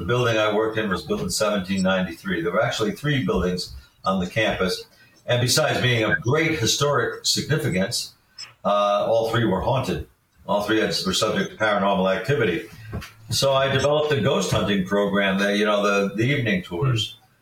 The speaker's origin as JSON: {"language": "English", "town": "North Scituate", "region": "Rhode Island", "country": "United States", "tie": "born or raised there", "said": "Rhode Island, the town in which I was raised. And I was driving back from this walk. I'm in my car. I'm turning from Rocky Hill Road onto Elmdale Road in North Scituate, Rhode Island."}